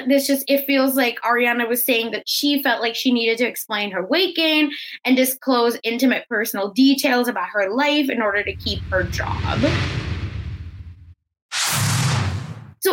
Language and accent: English; India; me as a person, you know, person of color, as an immigrant, as an Indian, as a Jew